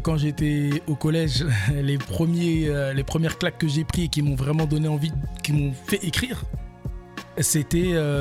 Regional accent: Orléans, Centre-Val de Loire, France; born there; now in Tours, France; Je suis né à Orléans, ouais, je suis né à Orléans et ça fait maintenant 20 ans quasiment que je suis à Tours. Du moins la première fois que je suis arrivé à Tours c'était en 2001.

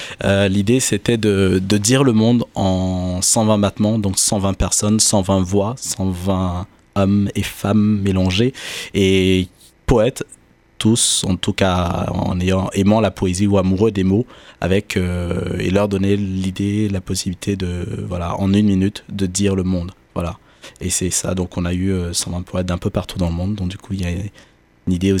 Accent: Cameroon; je suis né au Cameroun, j'ai grandi au Cameroun, et j'ai une double culture, entre une double nationalité plus entre le Cameroun et Haïti.

